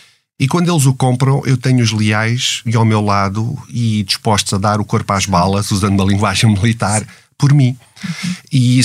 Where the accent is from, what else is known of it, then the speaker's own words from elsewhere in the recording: Portugal; Olha, eu sou português, queria abrir aqui uma empresa